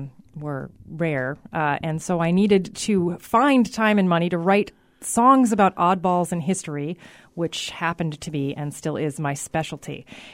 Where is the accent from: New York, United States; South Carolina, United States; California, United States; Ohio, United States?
New York, United States; New York City; I was born in New York City, in Queens, at the Long Island Jewish Hospital. My parents are actually Israeli, and they met on a blind date on a street corner in New York City in front of the Lord and Taylor. And I was born there and raised starting in New York City